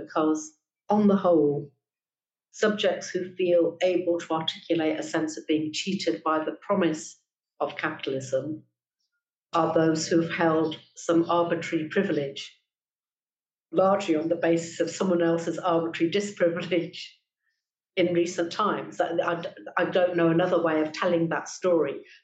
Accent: Leicester, East Midlands, United Kingdom; also born or lived in Birmingham; I live in London now, and London is very different from the rest of Britain. And I lived in the Midlands, in Birmingham, and I grew up in Leicester, and I lived in Birmingham for 20 plus years, 22 or 23 years

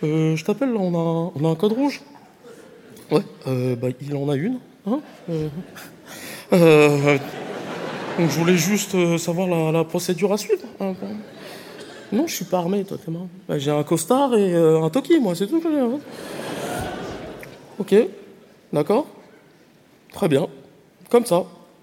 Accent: Mauritius; il y a l'île Maurice aussi, mon pays d'origine.

